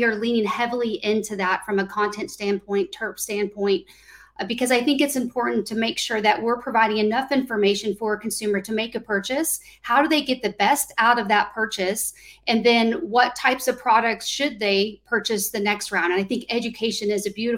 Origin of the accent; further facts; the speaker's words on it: Oklahoma, United States; I grew up in Oklahoma during the war on drugs era.